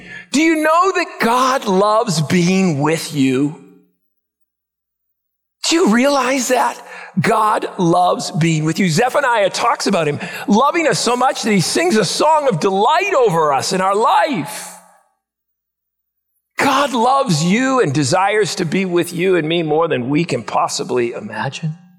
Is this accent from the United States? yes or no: yes; Boston, Massachusetts, United States; When I was growing up in Boston in the 1960s